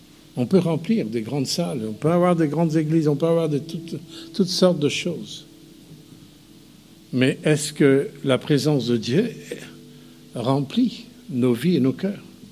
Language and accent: French; Paris, Île-de-France, France; moved away as an adult; now in Yvetot, France; Je suis né quand même à Paris, je suis un Parisien, j'ai vécu mes 22 premières années jusqu'à l'école biblique